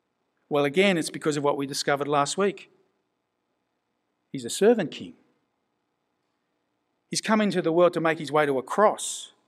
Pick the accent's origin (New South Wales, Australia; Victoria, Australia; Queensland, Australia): New South Wales, Australia; in the little competition in my hometown, I actually did okay, so that one year I foolishly decided to enter myself in the New South Wales Country Championships down in Sydney